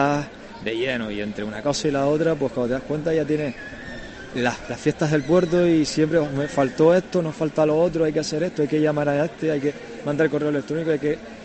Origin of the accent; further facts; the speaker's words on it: Portugal; yo como portugués también